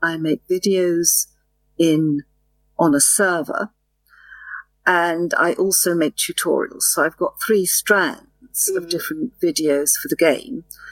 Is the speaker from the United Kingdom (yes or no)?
yes; England, United Kingdom; as you know, I'm English, but I speak very clear what they call international English.